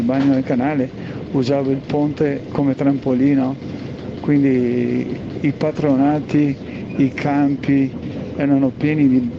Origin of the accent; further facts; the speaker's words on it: Murano, Veneto, Italy; Io ho 62 anni, quindi quando ero piccolo, parliamo di 50 anni fa, era tutta un'altra vita. A Venezia c'erano 100.000 abitanti, Io sono di Murano, Murano aveva 8.000 abitanti